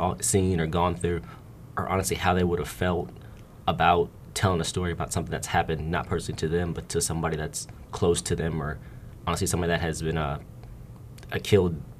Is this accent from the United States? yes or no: yes; Memphis, Tennessee, United States; I'm actually from Memphis, Tennessee, and that's actually where the National Civil Rights Museum is